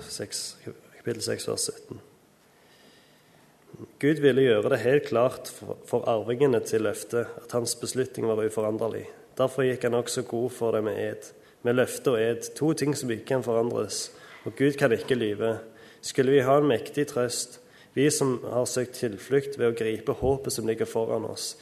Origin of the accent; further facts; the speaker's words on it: Klepp, Rogaland, Norway; ja, og jeg er fra Klepp.